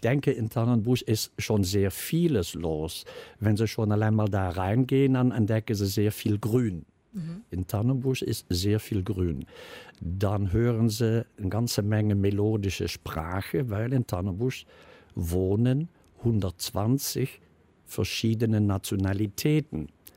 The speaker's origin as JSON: {"language": "German", "country": "Netherlands", "lives_now": "Bonn, Germany", "said": "Ich bin Niederländer, ja."}